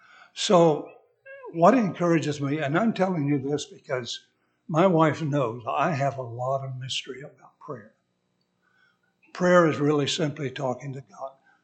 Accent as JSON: {"language": "English", "region": "West Virginia", "country": "United States", "tie": "born there", "said": "I was born in West Virginia, of course, my mother was as well."}